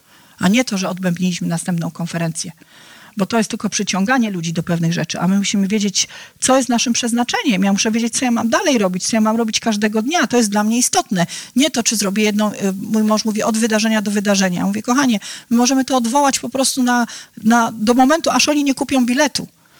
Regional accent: Bełchatów, Łódź Voivodeship, Poland; Ja wiem, że jestem taką dziewczynką z Bełchatowa po prostu

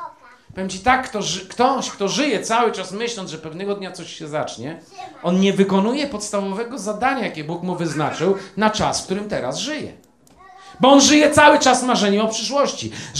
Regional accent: Elbląg, Warmian-Masurian Voivodeship, Poland; u nas jak w Elblągu, czyli tam, gdzie się wychowałem, w moim rodzinnym domu, prawda?

